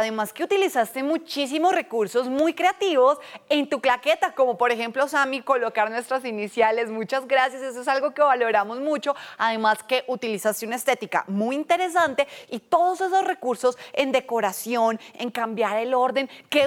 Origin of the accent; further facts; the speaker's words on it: Colombia; Y si somos colombianos, no importa que no seamos de Cartagena